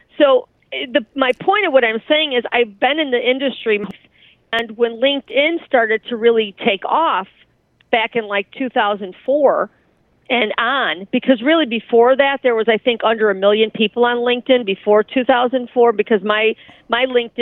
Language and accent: English; Chicago, Illinois, United States; I'm from Chicago, so I was kind of sheltered being just, you know, in one market.